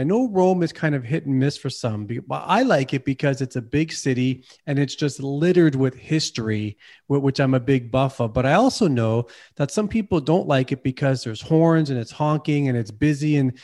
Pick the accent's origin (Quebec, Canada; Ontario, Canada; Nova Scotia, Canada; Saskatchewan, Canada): Ontario, Canada; Toronto; even though I was born in Toronto and I've been raised in Canada